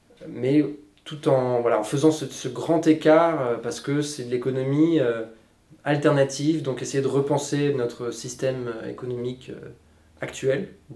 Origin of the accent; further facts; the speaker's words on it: Île-de-France, France; Je viens des Hauts-de-Seine, une famille bourgeoise, école d'ingénieur privé